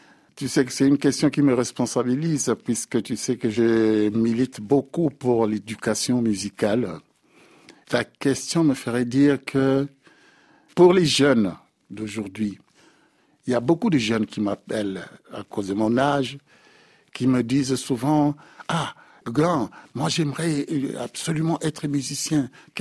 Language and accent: French; France; Je suis français et je suis assez vieux pour avoir partagé les problèmes de la France.